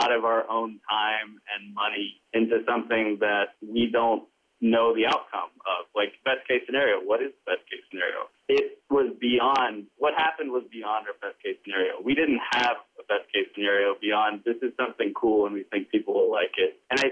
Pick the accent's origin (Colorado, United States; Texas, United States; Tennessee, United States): Tennessee, United States; moved away as an adult; I'm the writer director of Limetown. I grew up in East Tennessee. When I was 18, I went to NYU, the film school.